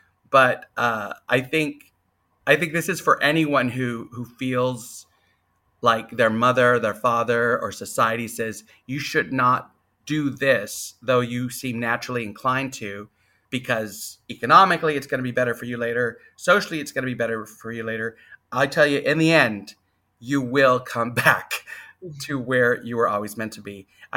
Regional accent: San Antonio, Texas, United States; also born or lived in Kentucky / Colorado; I was raised mostly in San Antonio. When my father was traveling, I did live a little while in Kentucky. I did live a little while in Colorado and these bases that they had.

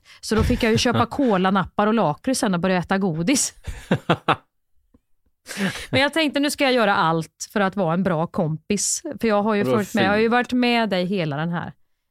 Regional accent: Värmland, Sweden; jag är från Värmland, så jag kramar allihop

